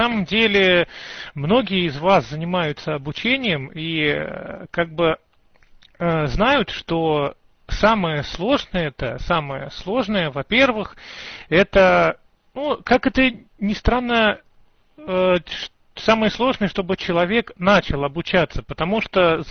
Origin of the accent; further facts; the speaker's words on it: Dzerzhinsk, Nizhny Novgorod Oblast, Russia; Я сам из Нижегородской области, из города Дзержинска, это в 20 с небольшим километров от Нижнего Новгорода.